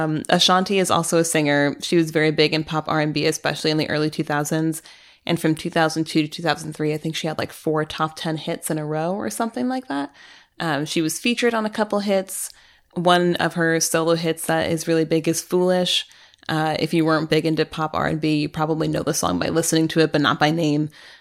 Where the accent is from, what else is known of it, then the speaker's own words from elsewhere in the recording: St. Louis, Missouri, United States; is a rapper from my hometown of St. Louis